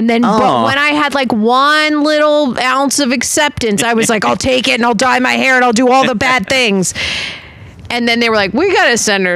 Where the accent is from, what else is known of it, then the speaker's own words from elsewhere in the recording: Las Vegas, Nevada, United States; Vegas, which is a melting pot.